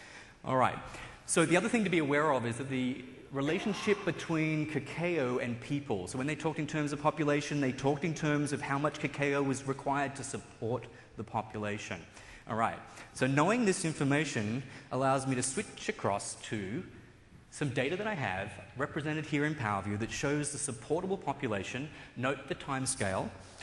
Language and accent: English; Australia; now in United States; I do come from a place further south. Okay. So I'm an Australian. I have been living here for about 3.5 years. Very close to Redmond